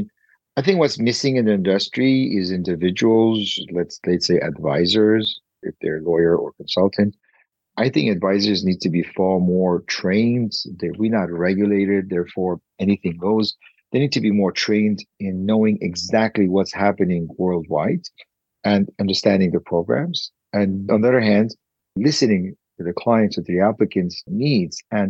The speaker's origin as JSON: {"language": "English", "country": "Canada", "said": "But I, as a Canadian who doesn't have a Schengen residency, well, I couldn't travel."}